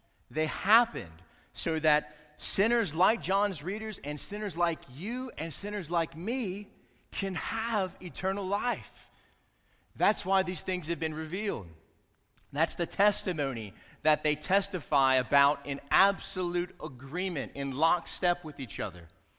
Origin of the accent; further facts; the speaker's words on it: the South, United States; I'm a redneck from the South, and when I travel, sometimes I like to try certain foods that the place I'm going to are renowned for.